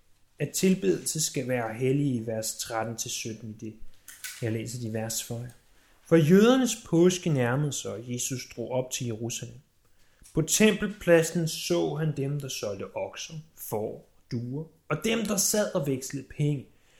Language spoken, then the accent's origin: Danish; Roskilde, Zealand, Denmark; Nu kommer jeg jo selv oprindeligt fra Roskildeegn. Roskilde er en by, har i hvert fald været en by på omkring 50.000 mennesker. 50-60.000 mennesker måske. Da jeg var yngre, var den lidt mindre.